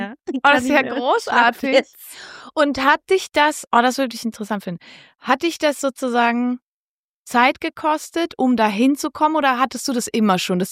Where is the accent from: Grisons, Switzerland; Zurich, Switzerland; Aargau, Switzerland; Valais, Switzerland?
Valais, Switzerland; moved away; Genau, das war im Wallis, war echt so ein Schattendorf.